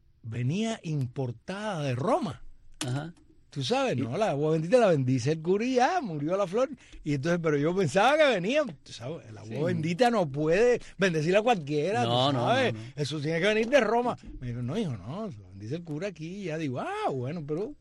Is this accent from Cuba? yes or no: yes; Cuba; La primera vez que yo estuve en México, que salí de Cuba por primera vez